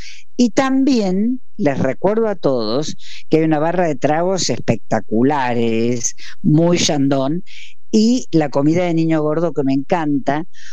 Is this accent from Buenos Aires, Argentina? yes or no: no; Córdoba, Argentina; te adoro como cordobés que sos, porque somos coterráneos